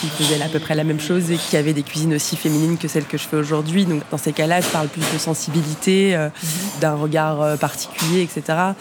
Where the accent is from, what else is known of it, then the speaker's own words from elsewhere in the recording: Bourgogne-Franche-Comté, France; Alors, je ne viens pas du tout du Lot-et-Garonne, je viens de Franche-Comté.